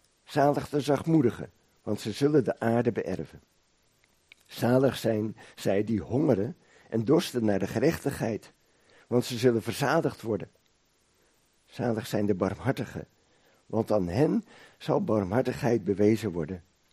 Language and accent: Dutch; Almere, Flevoland, Netherlands; hier in de hoek van Holland en omgeving, of in Almere waar ik vandaan kom